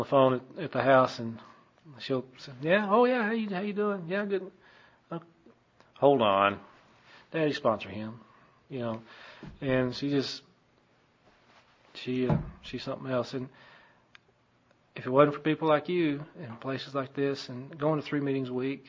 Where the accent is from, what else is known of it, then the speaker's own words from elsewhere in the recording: Texas, United States; I grew up out in West Texas